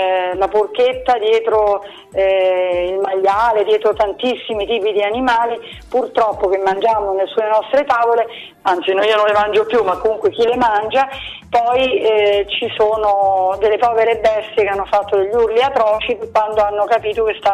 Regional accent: Trieste, Friuli-Venezia Giulia, Italy; now in Rome, Italy; Sono originaria di Trieste, ma vivo tra Roma e Milano.

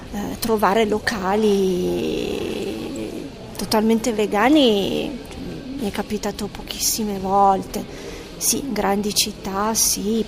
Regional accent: Vercelli, Piedmont, Italy; Siamo di Vercelli

